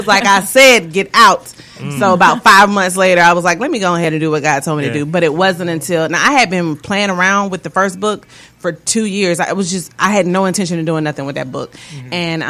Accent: Sanford, Florida, United States; also born or lived in Jacksonville, United States; I'm from Sanford, Florida. I was born in Jacksonville, and I got stuck in Tallahassee just like y'all.

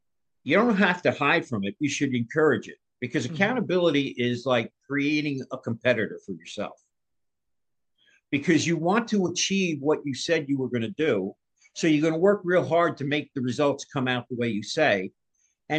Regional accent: Carmel, New York, United States; also born or lived in New Fairfield, Connecticut; now in Cleveland, United States; where I grew up was in Carmel, New York, which is 15 minutes away from New Fairfield, Connecticut.

